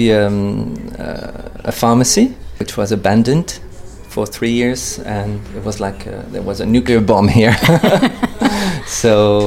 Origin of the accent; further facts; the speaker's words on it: Rennes, Brittany, France; I'm from Rennes.